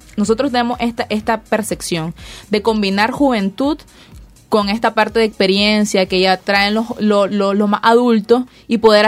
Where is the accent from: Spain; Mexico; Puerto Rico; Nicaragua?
Nicaragua; O sea, somos nicaragüenses, tenemos que entender primeramente eso, todos somos hermanos en este país.